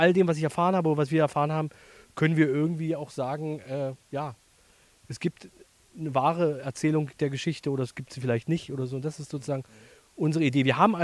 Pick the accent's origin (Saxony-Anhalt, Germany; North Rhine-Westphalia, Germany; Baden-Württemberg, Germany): Saxony-Anhalt, Germany; Magdeburg; Wir sind alle sozusagen DDR-sozialisiert. Wir sind ja alle mit der Geschichte der Arbeiterklasse irgendwie aufgewachsen. Also ich komme aus Magdeburg.